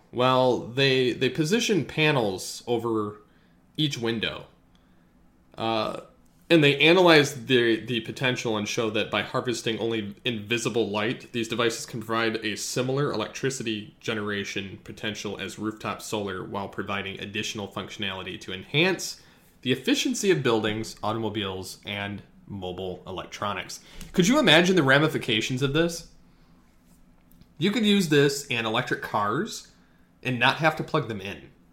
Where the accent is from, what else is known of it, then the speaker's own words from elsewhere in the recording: Michigan, United States; Funny enough, this comes from my home state of Michigan, another magical innovation from this state.